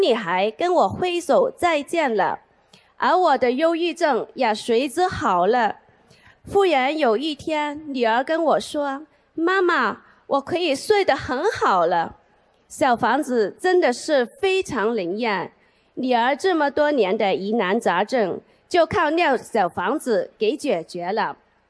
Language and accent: Chinese; Hamburg, Germany; 我来自汉堡，2015年7月中旬开始修习心灵法门的